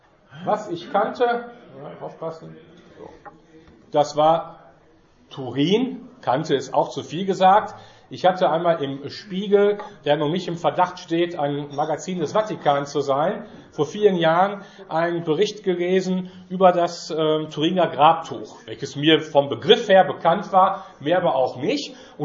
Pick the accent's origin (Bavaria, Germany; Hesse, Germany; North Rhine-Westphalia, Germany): North Rhine-Westphalia, Germany; Denn ich komme aus dem Ruhrgebiet und das sind gute 2 Autostunden entfernt hier von Hede.